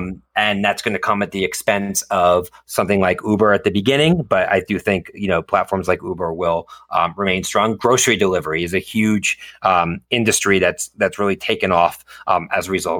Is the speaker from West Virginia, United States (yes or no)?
no; Philadelphia, Pennsylvania, United States; Yes, I am from Philadelphia originally.